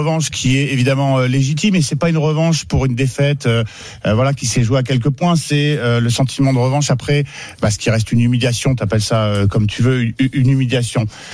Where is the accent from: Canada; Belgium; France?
France; Pessac, Nouvelle-Aquitaine; Pessac, c'est chez moi. Voilà, c'est là où j'ai grandi